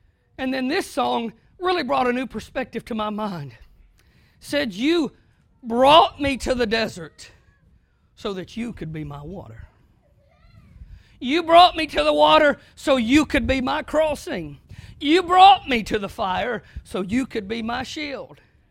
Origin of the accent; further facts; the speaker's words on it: the South, United States; You know, I used to think that I came from the South and that's just something old people did.